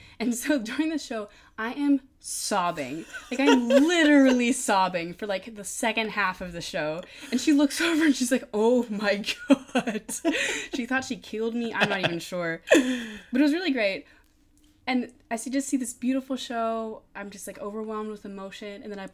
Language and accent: English; Maine, United States; And I am from Maine, and it was going to be in Maine last November.